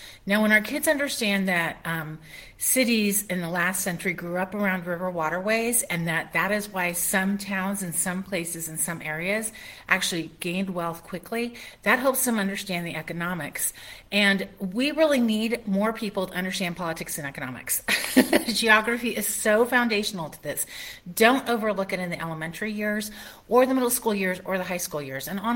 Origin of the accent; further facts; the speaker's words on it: Cincinnati, Ohio, United States; I grew up near Cincinnati, Ohio.